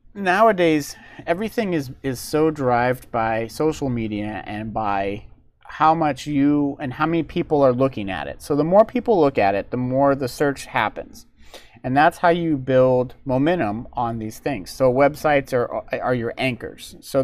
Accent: Indiana, United States; I'm from Indiana, so we have corn, but even ours doesn't do corn celebration.

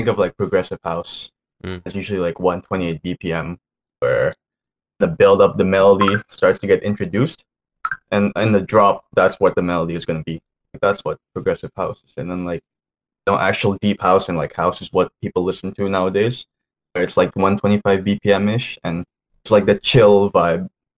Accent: Indonesia; for me, like I grew up with in Indonesia. Well, like growing up there was, a lot of like actions around me all the time

